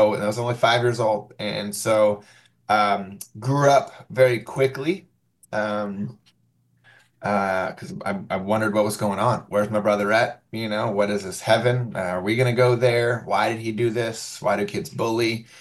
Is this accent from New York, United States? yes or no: no; Crystal River, Florida, United States; I grew up in Crystal River. It's a small town in Florida on the West Coast. It's actually home of the manatees, so a lot of springs and manatees in there.